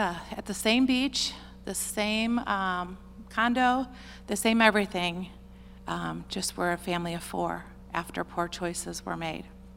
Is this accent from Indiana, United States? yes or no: yes; South Bend, Indiana, United States; we're from South Bend, Indiana, and we usually did not see the sunshine for a good 3 months.